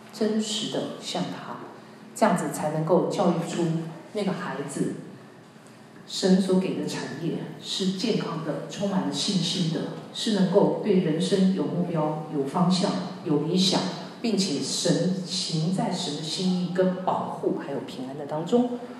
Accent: China; 很多的时候要求我们中国人那叫什么？

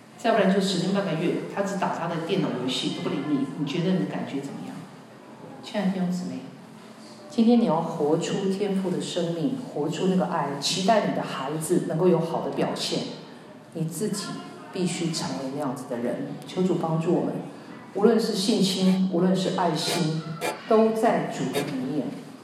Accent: China; 很多的时候要求我们中国人那叫什么？

